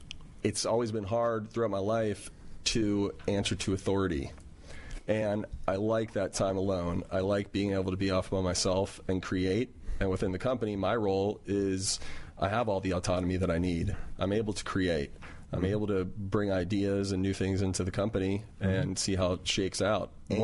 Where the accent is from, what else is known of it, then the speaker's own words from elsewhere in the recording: North Miami Beach, Florida, United States; I'm from North Miami Beach, Florida.